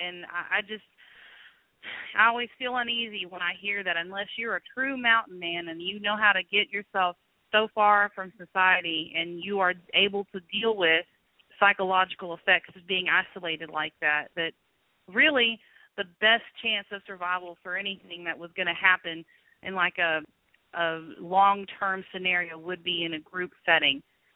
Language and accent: English; Bosnia & Herzegovina; English is a second language; Be patient with my English, I'm from far away. I am from Bosnia